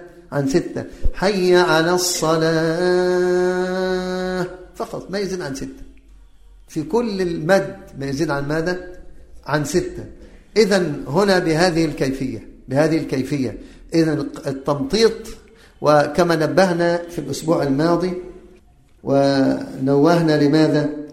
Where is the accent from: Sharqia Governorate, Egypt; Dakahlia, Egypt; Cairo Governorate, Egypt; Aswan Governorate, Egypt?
Cairo Governorate, Egypt; Cairo; عندنا في القاهرة